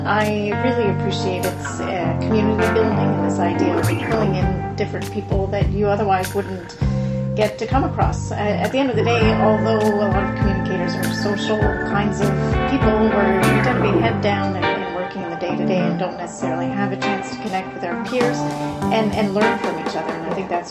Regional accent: Ottawa, Ontario, Canada; So I am born and bred in Ottawa

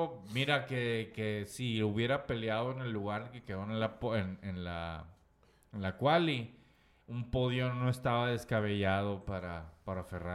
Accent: Mexico; Güey, soy mexicano.

